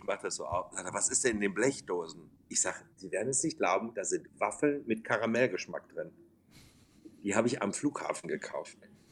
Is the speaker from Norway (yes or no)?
yes; Norway; Ich sage, ich komme aus Norwegen.